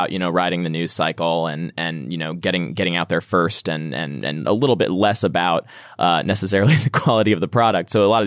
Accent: Missouri, United States; from my home state of Missouri

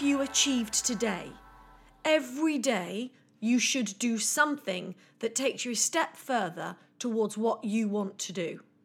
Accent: East of England, United Kingdom; born there; now in London, United Kingdom; I was born in near the centre of England. Well, I was born on the East Coast in Suffolk, lived in the centre of England and moved to London.

